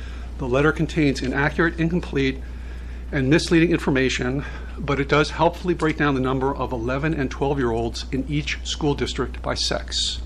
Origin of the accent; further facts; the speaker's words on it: Maryland, United States; Good morning … from Anne Arundel County.